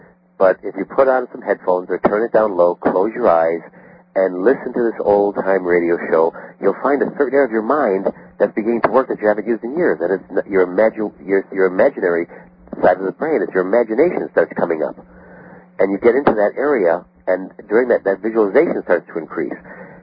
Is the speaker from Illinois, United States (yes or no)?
yes; Chicago, Illinois, United States; I grew up in the Chicago area. Actually, I grew up in the city of Chicago in a little Italian neighborhood in Chicago called the Taylor Street area.